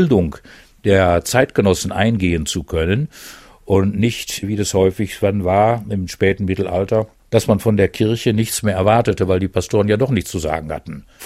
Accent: North Rhine-Westphalia, Germany; Ich komme aus dem Ruhrgebiet

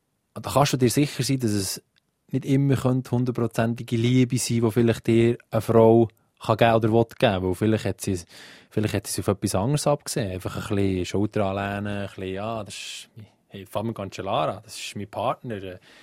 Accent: Switzerland

